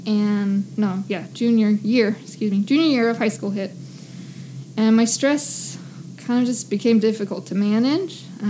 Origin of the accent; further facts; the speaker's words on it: Bakersfield, California, United States; now in Madera, United States; I was born and raised in Bakersfield. It's a couple hours south of Fresno, where we are now. Or Madera, where we are now.